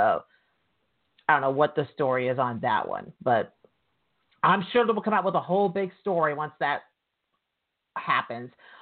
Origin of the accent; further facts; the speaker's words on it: New York, United States; Trust me, I'm from New York, I know about back scratching.